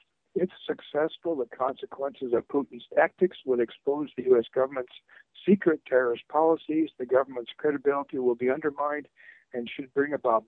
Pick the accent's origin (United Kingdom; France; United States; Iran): United States; Duluth, Minnesota; Well, it's been another long week in Duluth, Minnesota, my hometown at the end of the empire.